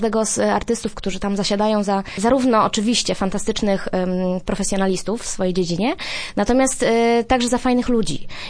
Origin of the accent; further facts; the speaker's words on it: Głogów, Lower Silesian Voivodeship, Poland; now in Poznań, Poland; Tak, oczywiście, jestem z Głogowa i tutaj przy każdej okazji wspominam, że właśnie to jest to moje miasto rodzinne.